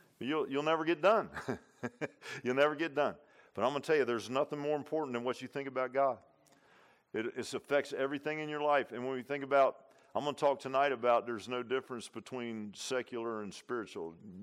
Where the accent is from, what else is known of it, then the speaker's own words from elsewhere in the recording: Virginia Beach, Virginia, United States; I grew up in Virginia Beach.